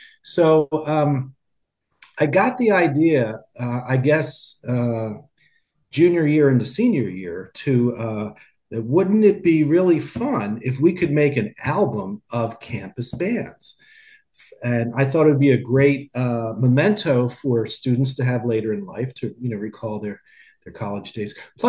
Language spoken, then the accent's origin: English; Philadelphia, Pennsylvania, United States; So I am in Philadelphia. I live in Philly, and I'm from the Philadelphia area.